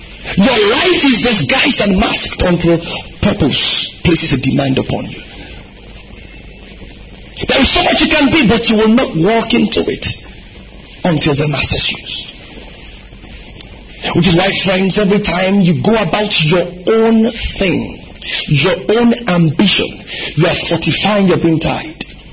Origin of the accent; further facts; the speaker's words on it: Igbotako, Ondo, Nigeria; Like my hometown, it's called Igbotako. It does not inspire anything.